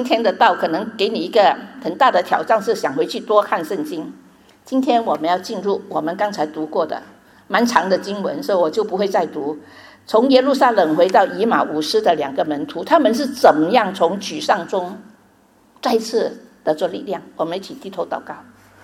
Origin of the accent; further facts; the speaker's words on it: China; 对我们从中国来的人更紧张